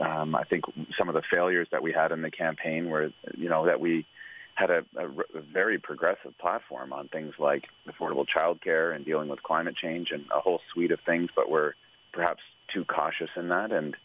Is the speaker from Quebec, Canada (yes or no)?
no; Smithers, British Columbia, Canada; I mean, I'm a guy from Smithers.